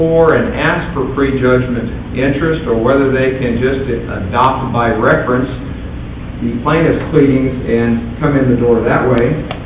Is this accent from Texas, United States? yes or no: yes; El Paso, Texas, United States; I believe he's from Tyler, and I'm from El Paso, so we're miles apart.